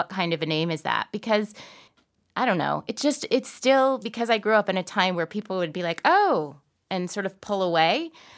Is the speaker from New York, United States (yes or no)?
yes; New York, United States; if there's one identity that I feel is the strongest in me, it's that of being a New Yorker.